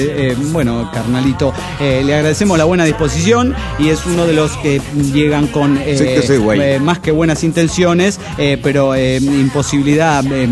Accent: Cochabamba, Bolivia; Soy el juguetero de Cochabamba, Bolivia.

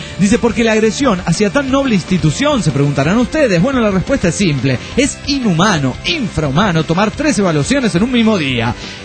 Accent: Bolivia; now in Switzerland; sos una boliviana perdida y aburrida en Suiza.

